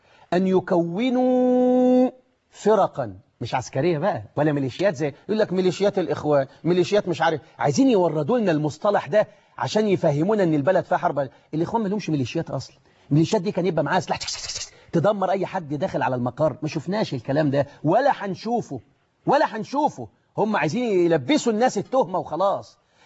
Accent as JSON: {"language": "Arabic", "country": "Egypt", "said": "يحفظ بلدنا مصر"}